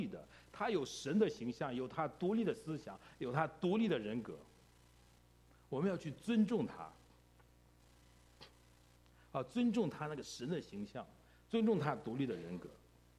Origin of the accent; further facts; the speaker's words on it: China; now in North America; 所以我们中国人其实这个不光在北美，在国内也是这样。